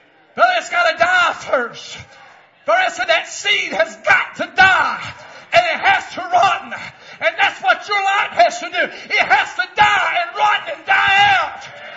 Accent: Arkansas, United States; I was raised in the South in the field in the plains of Arkansas.

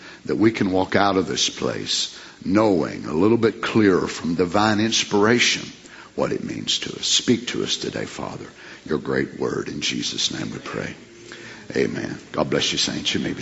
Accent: Kentucky, United States; I'm from Kentucky.

